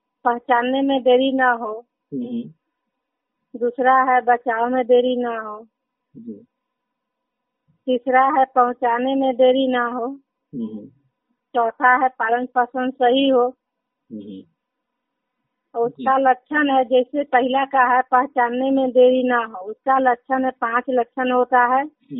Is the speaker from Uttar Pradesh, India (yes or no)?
no; Patahi, Bihar, India; मैं पताही पंचायत के रहने वाली हूँ।